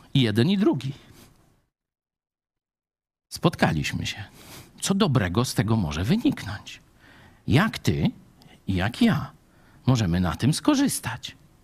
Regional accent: Lublin Voivodeship, Poland; Nie wiem, u nas w Lubelszczyźnie, to wiem.

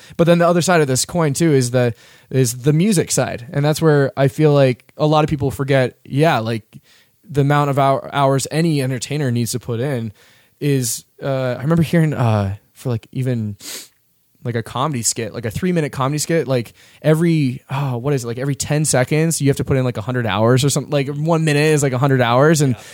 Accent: Oregon, United States; because I'm from Oregon

